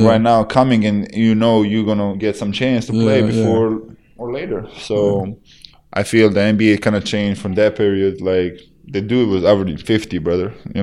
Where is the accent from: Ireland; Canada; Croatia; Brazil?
Croatia; English is a second language; moved away as an adult; basically from the Zagreb, which is I played before I came to the USA, I'm driving to my back home, like my hometown is like 3 hours drive.